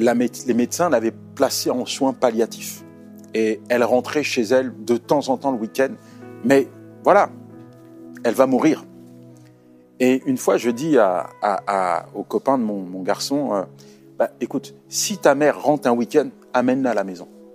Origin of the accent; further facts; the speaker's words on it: Côte d’Ivoire; Et d'ailleurs, quand j'étais petit en Côte d'Ivoire, au village